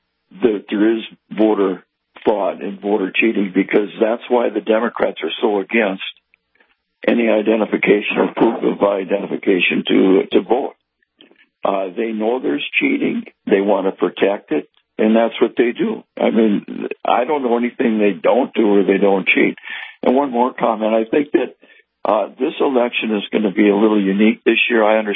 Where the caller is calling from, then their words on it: North Dakota, United States; Western North Dakota.